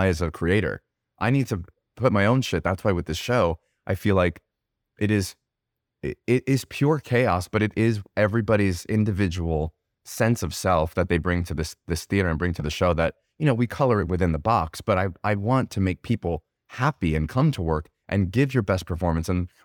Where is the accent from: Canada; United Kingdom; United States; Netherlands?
United States; New Jersey; New York is always, like, I'm from Jersey. So, like, the East Coast is totally home for me.